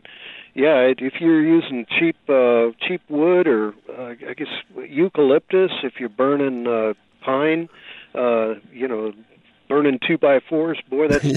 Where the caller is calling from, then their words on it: California, United States; No, I'm calling you from California.